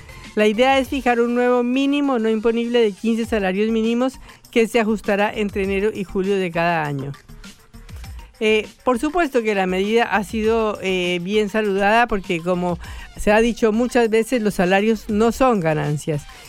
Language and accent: Spanish; Bogotá, Colombia; yo que soy bogotana y vengo de 2.400 metros